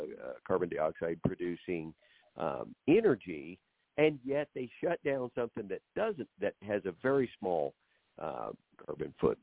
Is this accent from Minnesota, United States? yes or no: no; Ponca City, Oklahoma, United States; I grew up in Ponca City, Oklahoma, and then lived there after the Army.